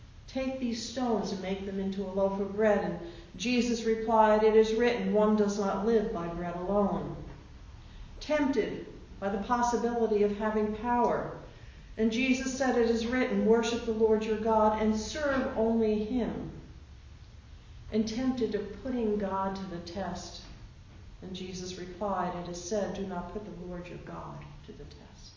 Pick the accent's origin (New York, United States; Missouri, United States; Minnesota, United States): New York, United States; Brooklyn; now in New Jersey, United States; I'm from New Jersey. I could say I'm from Brooklyn, because that's originally where I come from.